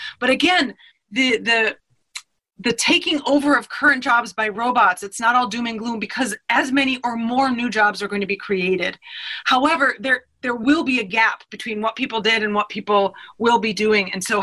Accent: Detroit, Michigan, United States; Because I'm from Detroit

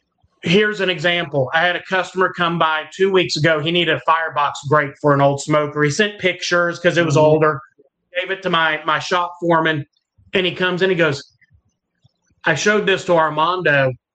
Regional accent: Dickinson, Texas, United States; And then I grew up in Dickinson, right? So between Dickinson, Galveston, Houston, that's kind of, I've always been here. Except for a short stint in second grade, we were in New Orleans

